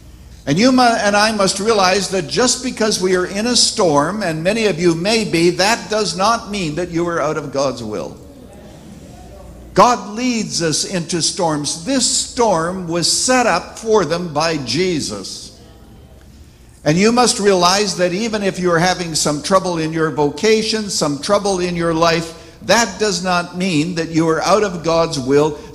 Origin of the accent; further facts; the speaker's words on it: Canada; Now, I was raised in Canada in a little church